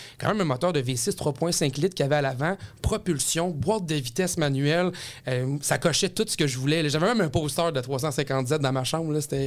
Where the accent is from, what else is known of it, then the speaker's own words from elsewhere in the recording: Quebec City, Quebec, Canada; Puis j'ai fait mes études à Jonquière. Puis je venais de Québec.